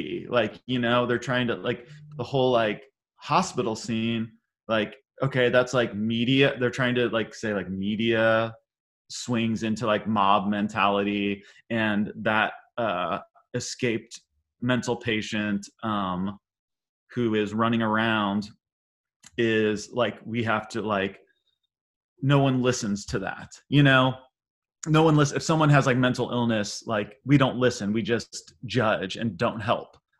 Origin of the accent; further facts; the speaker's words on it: Munster, Indiana, United States; Well, I grew up in Munster, Indiana.